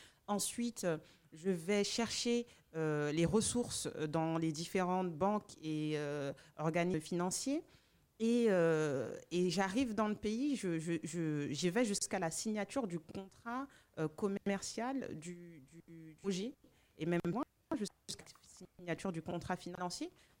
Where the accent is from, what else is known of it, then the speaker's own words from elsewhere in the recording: France; now in Gabon; Alors, moi, je suis née et grandie en France.